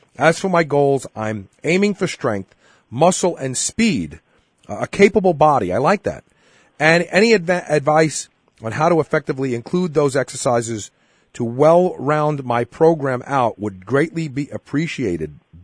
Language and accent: English; Brooklyn, New York, United States; I have, limited exposure to the world growing up in Brooklyn.